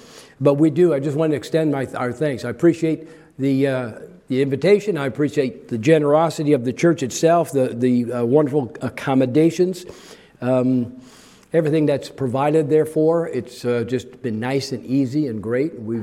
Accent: Chicago, Illinois, United States; You know, here, growing up in Chicago, and the brunt of all the Polak jokes and everything else that you would get.

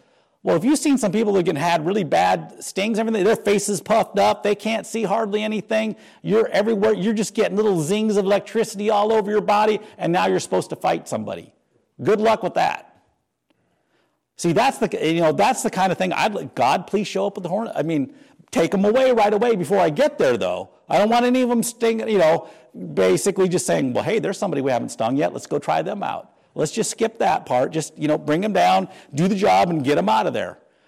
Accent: North Dakota, United States; But where I grew up in North Dakota, they had all sorts of different size.

